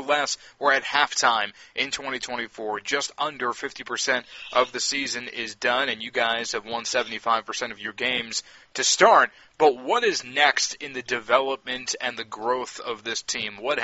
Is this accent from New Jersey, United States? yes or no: yes; New Jersey, United States; You work out to be my favorite Castle football player because I'm from New Jersey